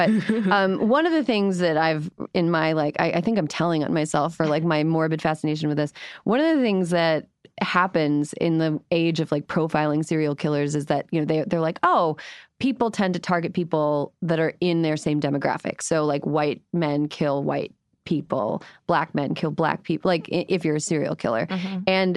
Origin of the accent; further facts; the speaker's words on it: Wisconsin, United States; They're Eastern Wisconsin. I'm from Western Wisconsin.